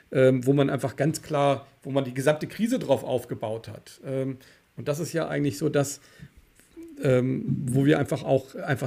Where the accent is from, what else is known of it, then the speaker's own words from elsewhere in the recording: Germany; ich bin Deutscher und ich, meine Mutter ist Österreicherin und mein Vater ist wirklich Deutscher.